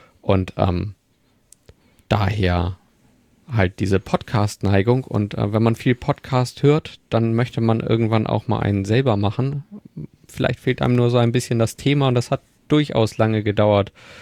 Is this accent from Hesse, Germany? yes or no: no; Hamburg, Germany; Du bist nicht aus Hamburg, ich bin aus Hamburg, wir sind beide in Hamburg.